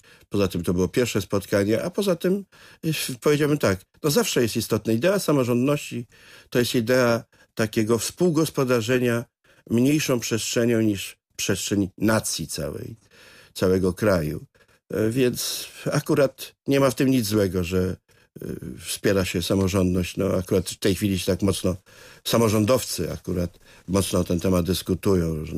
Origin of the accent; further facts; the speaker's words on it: Kuyavian-Pomeranian Voivodeship, Poland; no ja jestem z Kujawsko-Pomorskiego, to brzmi dumnie.